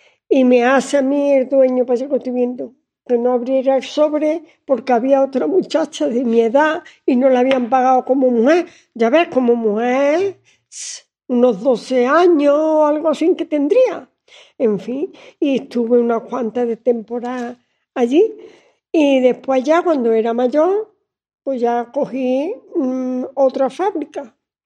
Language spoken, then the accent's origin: Spanish; Estepa, Andalusia, Spain; soy de Estepa y mi primer trabajo fue en los mantecaos con 11 años.